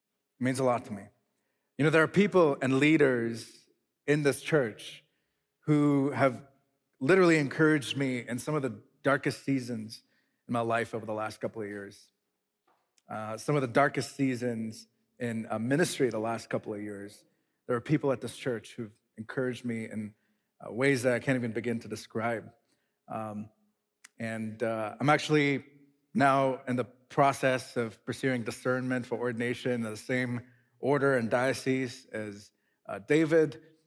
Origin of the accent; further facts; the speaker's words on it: India; now in United States; I was born and raised in India